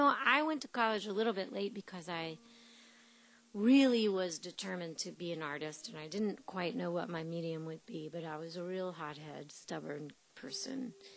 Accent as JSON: {"language": "English", "region": "North Carolina", "country": "United States", "tie": "born or raised there", "also_born_or_lived": "Texas, United States", "said": "So I was raised in North Carolina."}